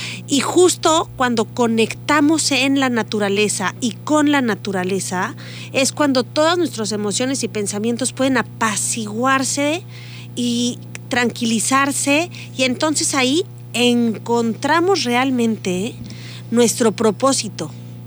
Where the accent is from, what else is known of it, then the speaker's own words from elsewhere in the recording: Mexico City, Mexico; moved away; yo soy de la Ciudad de México, pero literalmente haberme salido de la Ciudad de México, te puedo decir que mejoró mi calidad de vida tremendamente.